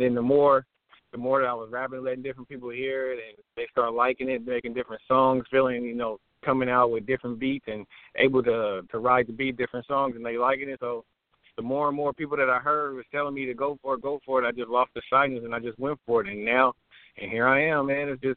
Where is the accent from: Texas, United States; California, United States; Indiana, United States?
California, United States; Oakland; Hey, well … man. I'm a rapper from Oakland, California.